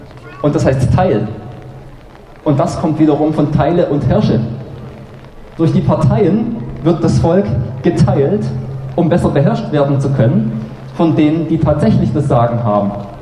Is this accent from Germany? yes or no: yes; Germany; born there; Also ich bin in der DDR geboren, ja? Ich kenne mich da ein bisschen aus.